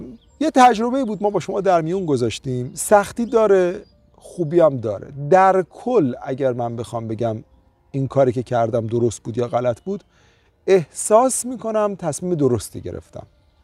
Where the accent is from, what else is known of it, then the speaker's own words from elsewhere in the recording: Iran; now in Austria; بعد من گفتم که من ترکم نیستم. گفت تو کجایی هستی؟ گفتم I'm Persian.